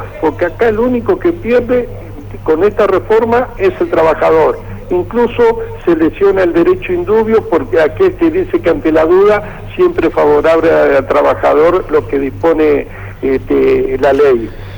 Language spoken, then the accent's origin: Spanish; Argentina; nosotros como argentinos